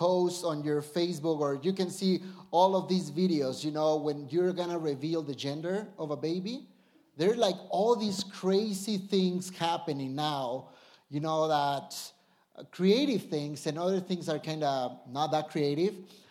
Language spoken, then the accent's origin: English; Mexico City, Mexico; now in Denver, United States; So I am from Mexico City, right? I would need to go back from Denver to Mexico City for that census.